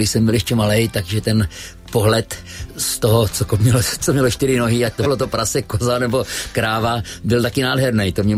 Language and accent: Czech; Zlín Region, Czechia; od té doby jsem byl spíš ve světě a moje rodná Víska oslavovala 700 let vzniku